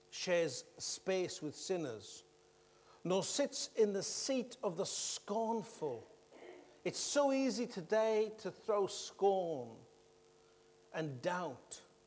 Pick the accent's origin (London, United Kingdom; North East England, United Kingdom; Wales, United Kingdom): Wales, United Kingdom; Oh, I come from Wales. We have a Welsh heritage and a Celtic culture.